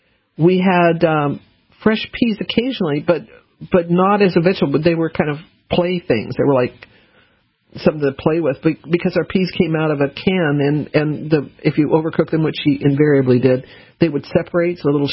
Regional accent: Colorado, United States; Even though I grew up in Colorado, there are lots of chili peppers in Colorado, not in our household.

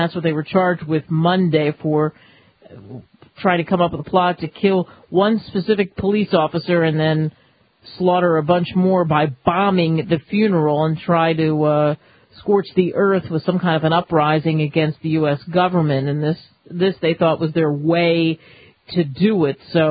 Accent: New Jersey, United States; also born or lived in New York / Pennsylvania; growing up in New Jersey, New York, Pennsylvania area

